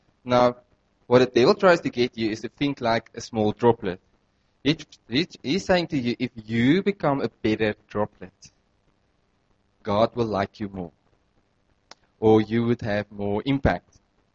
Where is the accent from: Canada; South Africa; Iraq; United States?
South Africa; Northern Cape; I come from the Northern Cape.